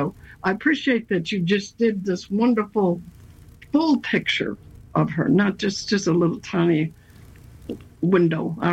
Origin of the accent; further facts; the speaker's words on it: Midwest, United States; now in California, United States; but I was sent to college by the farmer. So even though there was a dichotomy there for me, and then I moved to California from the Midwest